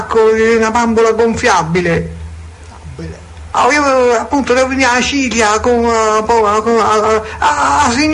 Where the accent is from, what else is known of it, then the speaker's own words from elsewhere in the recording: Florence, Tuscany, Italy; Senta, io sono fiorentino, sono di passaggio.